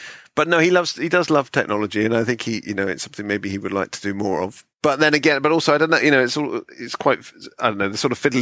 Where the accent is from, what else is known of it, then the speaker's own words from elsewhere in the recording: Bristol, South West England, United Kingdom; kind of like my memory of growing up in Bristol.